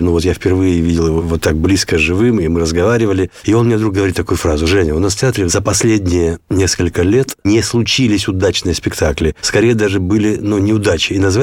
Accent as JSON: {"language": "Russian", "country": "Kyrgyzstan", "tie": "born or raised there", "also_born_or_lived": "Russia", "accent": "Kyrgyz", "said": "Поэтому я родился в России. Итальянского у меня только фамилия папы, а акцент у меня может быть только вот киргизский, потому что все-таки я вырос в Киргизии."}